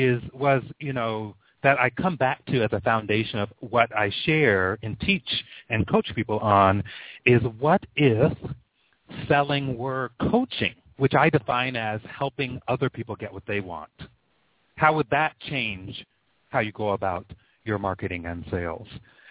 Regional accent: West Coast, United States; I grew up on the West Coast. I still live here in the beautiful Northwest corner of the world

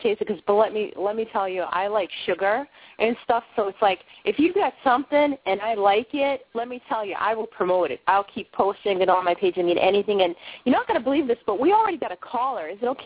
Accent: Boston, Massachusetts, United States; now in Maine, United States; I'm actually located in Maine, but I kind of screw everybody up of my accents, because I'm originally from Boston. But I moved up to Maine to do a couple of films

